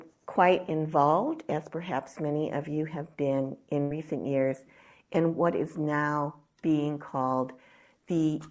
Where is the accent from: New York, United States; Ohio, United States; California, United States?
Ohio, United States; So he is a product of the era of what in my childhood and youth growing up in Ohio we called at that point the atomic bomb.